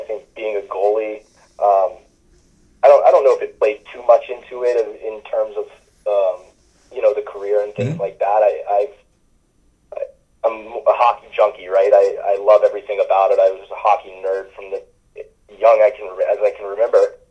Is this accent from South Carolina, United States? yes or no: yes; Hanahan, South Carolina, United States; Yeah, Hanahan, pretty small town. We're just outside of Charleston there.